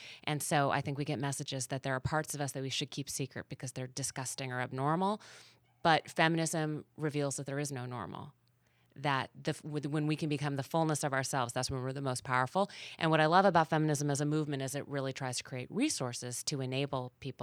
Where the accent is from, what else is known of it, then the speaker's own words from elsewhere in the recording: Fargo, North Dakota, United States; So I was raised in Fargo, North Dakota. My mom was a stay-at-home mom, breadwinner dad, three daughters.